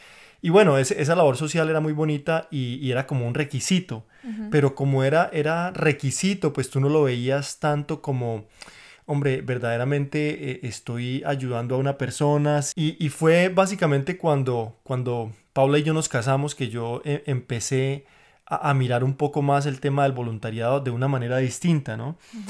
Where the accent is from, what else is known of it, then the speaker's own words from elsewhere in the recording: Colombia; moved away; cuando yo vine de Colombia fue de pronto en mi país había un programa de los últimos años del bachillerato